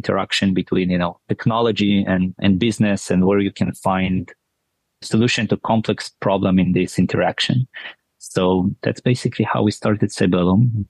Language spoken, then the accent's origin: English; Israel; So I grew up in Israel and studied software engineering before going to the army and serving in the Israeli, in the IDF.